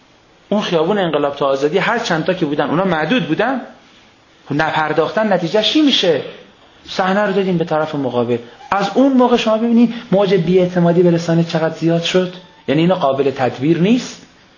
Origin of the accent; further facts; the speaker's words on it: Iran; بهش گفتیم عزیزم N با Q فرق میکنه، یه ایراکه یه ایرانه، ما ایرانیم.